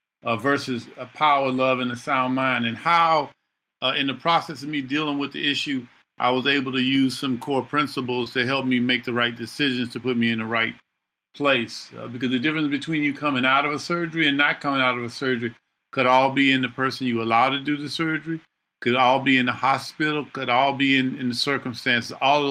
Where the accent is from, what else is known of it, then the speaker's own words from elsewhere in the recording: Houston, Texas, United States; I mean, I'm from Houston, so I had one, but you know, there's a unique difference between those support systems.